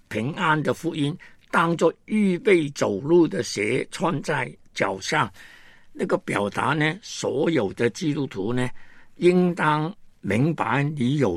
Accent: China; 特别呢，我们中国人呢，看见特别是美国啊，对中国、对香港都有很多的压力。

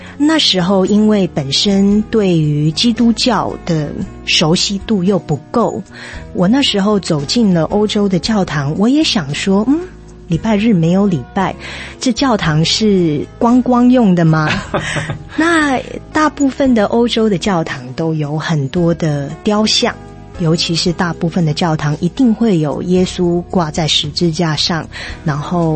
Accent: United States; 虽然我是在美国长大的小孩，英文对我来说没有问题

